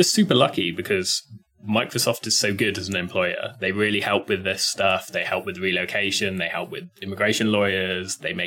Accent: United Kingdom; moved away as an adult; now in Seattle, United States; Yeah, so as my accent gives away, I am from the UK originally. I moved out to Seattle 2019 now, so a few years ago.

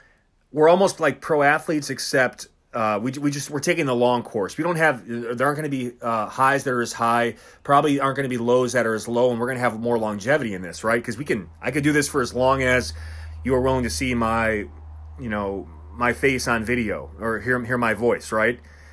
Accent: Milwaukee, Wisconsin, United States; because for me, I'm from Milwaukee, man. Like, this shit is so beyond what I could have possibly imagined growing up.

